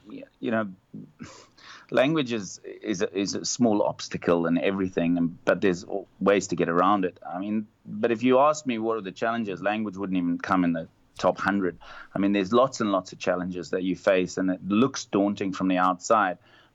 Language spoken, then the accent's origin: English; South Africa